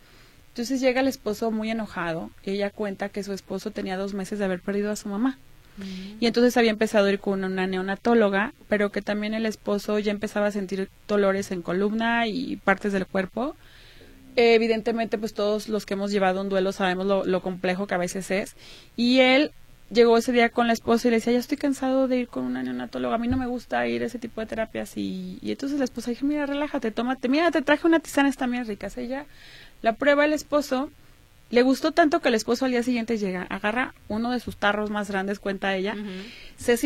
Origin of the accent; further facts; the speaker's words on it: Guadalajara, Jalisco, Mexico; cada que yo llegaba aquí a mi ciudad natal, Guadalajara